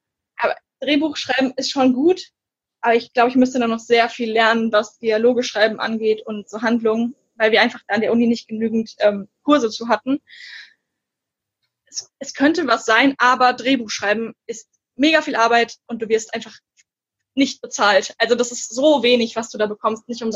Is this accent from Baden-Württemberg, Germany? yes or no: no; Gernsheim, Hesse, Germany; weil von einer Gernsheimer Autorin, also der Ort wird vielen nicht sagen, aber da komme ich her